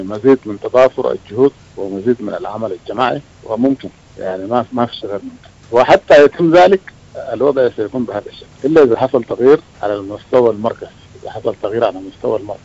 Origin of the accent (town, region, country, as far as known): Sudan